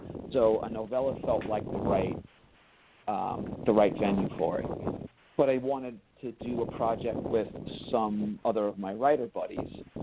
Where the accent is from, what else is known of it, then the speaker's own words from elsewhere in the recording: New York, United States; So Sawney and I, we grew up on Long Island, and we went to high school in the 80s.